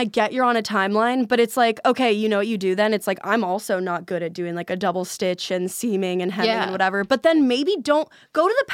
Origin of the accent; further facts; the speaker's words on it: California, United States; The Valley.